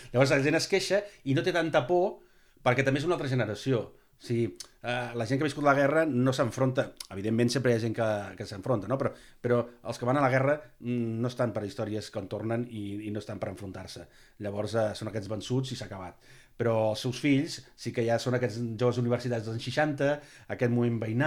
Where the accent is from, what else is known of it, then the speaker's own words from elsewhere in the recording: Sabadell, Catalonia, Spain; jo soc de Sabadell